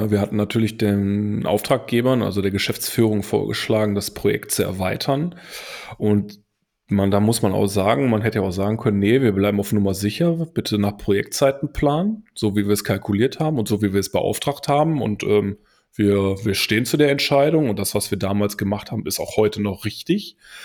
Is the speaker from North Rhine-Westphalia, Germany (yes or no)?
yes; North Rhine-Westphalia, Germany; wirklich, ich komme aus dem Pott.